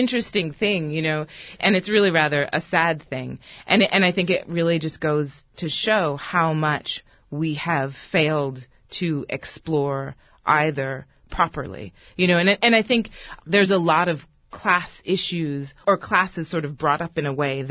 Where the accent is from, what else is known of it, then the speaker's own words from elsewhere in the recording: United States; And finally, it was like, I'm American.